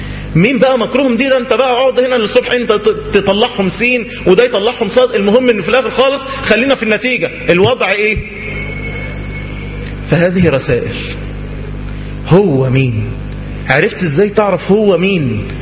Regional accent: Egypt

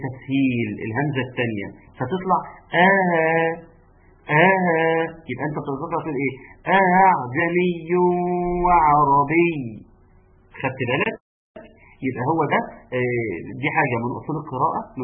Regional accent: Egypt; وعندنا في مصر

